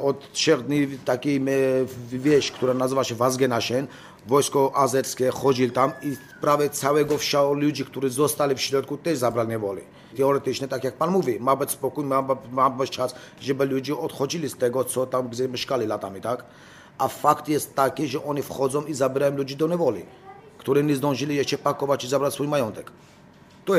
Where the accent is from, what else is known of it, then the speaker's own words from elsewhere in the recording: Armenia; Polish is a second language; jako Ormianin to będę dbał o rację mojego państwa i mojego narodu.